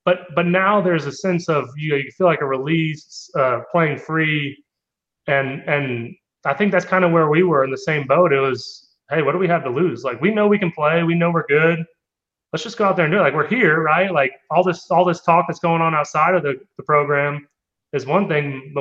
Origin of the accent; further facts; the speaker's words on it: Florida, United States; Yeah, and, you know, I grew up in Florida, so I didn't really much like them either.